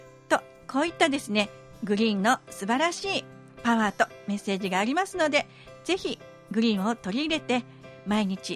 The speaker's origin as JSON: {"language": "Japanese", "region": "Kyoto", "country": "Japan", "tie": "born or raised there", "said": "こちらがですね、私の地元、そしてお父さんとも由来がある、はい、この御所南のですね"}